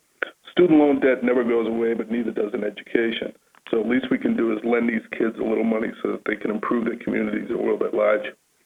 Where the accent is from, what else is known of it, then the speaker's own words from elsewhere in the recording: Nashua, New Hampshire, United States; I'm a New Hampshire native, born and brought up in Nashua, New Hampshire.